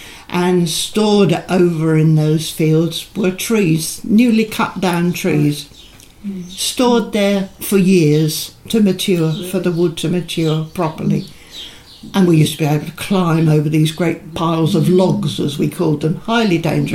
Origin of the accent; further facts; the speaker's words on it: Maldon, East of England, United Kingdom; I live in Victoria Road in Malden. But … I was born down on the Causeway. Lived there with Mum and Dad. Dad was a Malden man